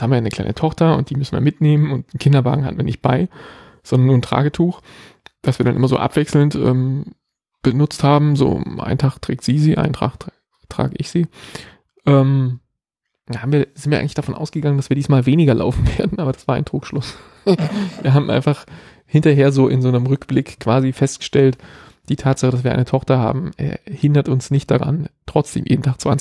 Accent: Berlin, Germany; accent: Berlin dialect; sofort macht es Schnapp und ich bin in meinem Berliner Dialekt und zwar so richtig, also schlimmer, als ich das hier jemals werde.

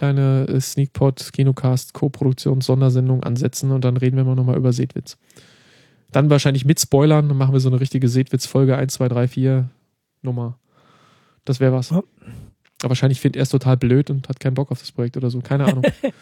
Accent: East Germany, Germany; ich bin ja auch im Osten aufgewachsen

